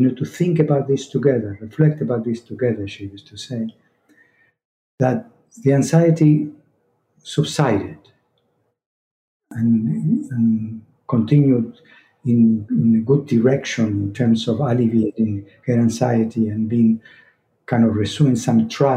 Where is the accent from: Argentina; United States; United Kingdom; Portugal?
Argentina; So growing up in Argentina, in a kind of a, I had like a double academics. In the morning was popular school, regular school, official school. In the afternoon, the Jewish seminar.